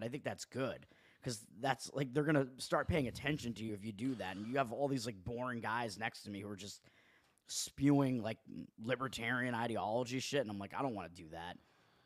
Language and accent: English; Massachusetts, United States; I'll be in the Massachusetts one because it is my home state.